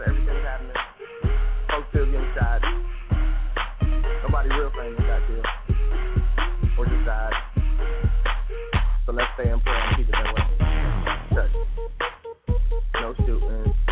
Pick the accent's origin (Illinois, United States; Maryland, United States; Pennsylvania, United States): Illinois, United States; Chicago; born there; So, Chicago, man, you know, that's my birthplace, man. I was born in Cook County Hospital.